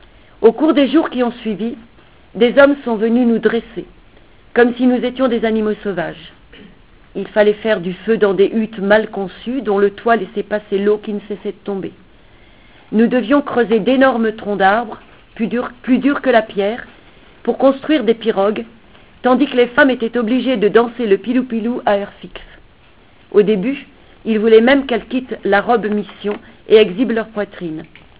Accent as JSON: {"language": "French", "town": "Canala", "country": "New Caledonia", "tie": "born there", "said": "je suis née à Canala, mais les hasards de la vie m'ont fait découvrir les hautes vallées de la Yenguéné, et c'est là que sont les miens, aujourd'hui."}